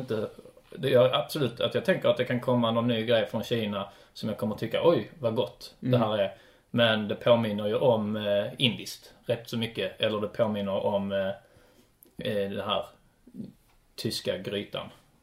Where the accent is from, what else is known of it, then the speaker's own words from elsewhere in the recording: Sweden; vi, som svensk nu helt plötsligt äter för första gången testar thai-mat